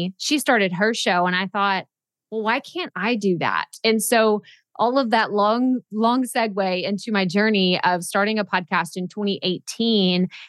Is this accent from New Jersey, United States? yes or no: no; Texas, United States; Like I grew up in Texas and I have so many friends. I grew up in a small town in Texas